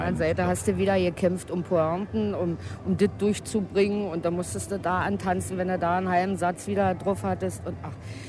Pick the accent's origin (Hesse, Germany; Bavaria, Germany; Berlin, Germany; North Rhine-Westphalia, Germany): Berlin, Germany; wie Türken genauso so eine Menschen sind wie Sachsen für mich als Berlinerin.